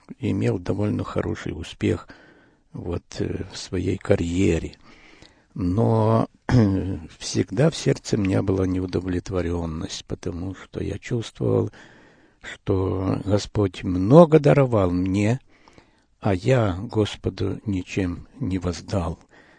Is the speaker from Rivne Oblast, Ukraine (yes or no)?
no; Lutsk, Volyn Oblast, Ukraine; also born or lived in Poland / Odesa / Kyiv; После войны мои родители переехали на Украину, поселились в городе Луцке на Волыни, в Западной Украине. Там я закончил школу